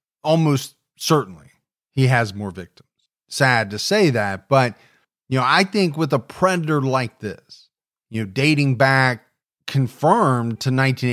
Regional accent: Ohio, United States; You also mentioned the fact that he lived in my home state of Ohio.

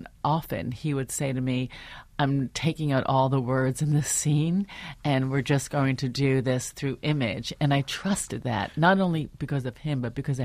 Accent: New York, United States; obviously I'm not from Zimbabwe or African. I was raised in upstate New York on a chicken farm, but I understood this deeply as a woman who wanted a baby.

